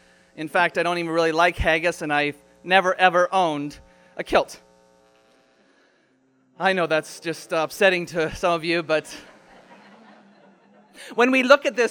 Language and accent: English; Canada; born there; I have Canadian citizenship. In fact, I was born in Canada. But really, when you think about it, I'm not really from here.